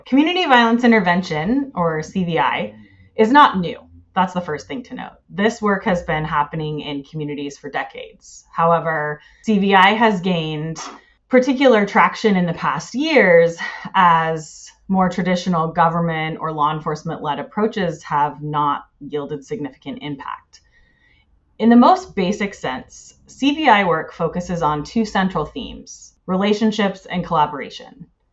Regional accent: Bellingham, Washington, United States; now in Seattle, United States; as Demaxia mentioned, and I am a program manager at NCJA. I was born and raised in Bellingham, Washington, and I now reside in Seattle.

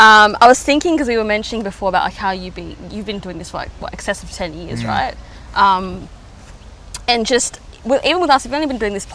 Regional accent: Mount Druitt, New South Wales, Australia; because I'm from Mount Druitt as well.

